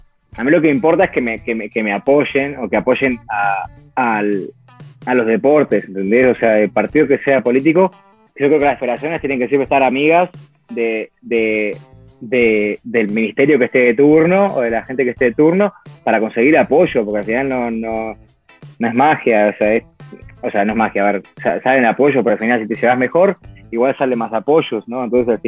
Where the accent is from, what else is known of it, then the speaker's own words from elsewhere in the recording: Uruguay; soy uruguayo también, yo soy parte de uno, yo sigo las costumbres.